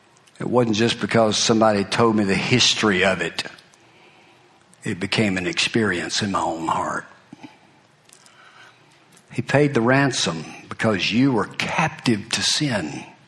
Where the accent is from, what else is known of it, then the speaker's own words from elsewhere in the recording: Alabama, United States; I'm from the Uetown area, and they're kind of like Childersburg, Sylacauga, closely adjoined.